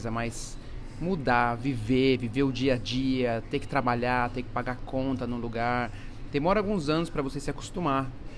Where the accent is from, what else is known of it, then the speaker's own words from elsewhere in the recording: Brazil; moved away as an adult; also born or lived in England; porque eu saí do Brasil, eu tinha 23 anos, e fui para Inglaterra. Eu estava trabalhando no banco, juntei meu dinheirinho, né, para ir para lá. Não vim de uma família rica, uma família de classe média, assim.